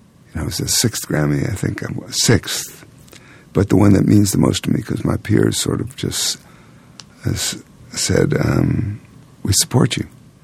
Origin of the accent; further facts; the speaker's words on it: New York City, New York, United States; And I'm trying to describe how it felt growing up in New York City and what I could do and the freedom I had.